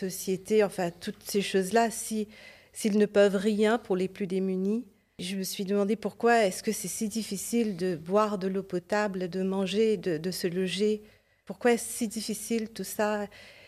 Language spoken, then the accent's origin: French; Mauritius; C'était à Maurice pendant longtemps, mon pays natal où je suis née et j'ai grandi.